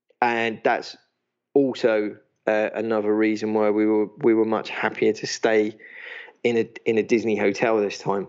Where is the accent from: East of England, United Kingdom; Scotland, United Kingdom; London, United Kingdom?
London, United Kingdom; I'm from the East End of London